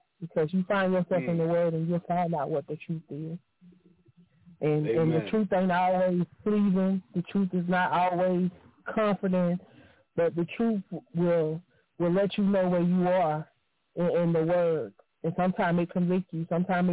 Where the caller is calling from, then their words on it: Union City, Georgia, United States; I'm actually calling from Union City, Georgia tonight.